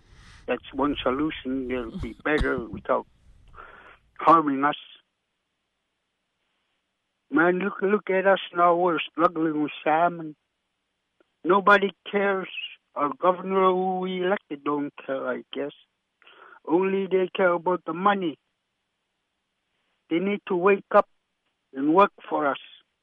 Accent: Alaska, United States; I love the world. I love Alaska. This is my hometown.

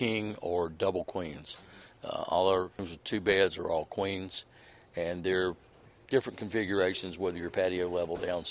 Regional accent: North Carolina, United States; also born or lived in California; I mean, I'm from North Carolina where I'm used to 98 degrees in August and 98% humidity.

